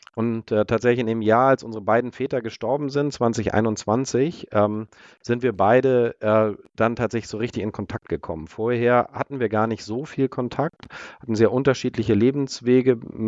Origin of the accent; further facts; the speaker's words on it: Schleswig-Holstein, Germany; ich bin eigentlich Schleswig-Holsteiner, das heißt irgendwie auch auf dem Land.